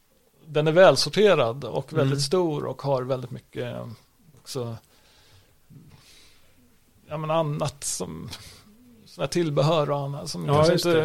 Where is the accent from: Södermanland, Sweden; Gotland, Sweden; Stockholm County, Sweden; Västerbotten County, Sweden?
Gotland, Sweden; Och ska man ha, som gotlänning då, så vill man ju gärna ha en tid klockan 8 på morgonen.